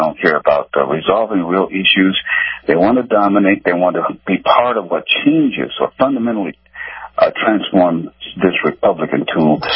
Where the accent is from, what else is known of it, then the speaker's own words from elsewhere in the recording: United States; I was embarrassed as an American when I saw the picture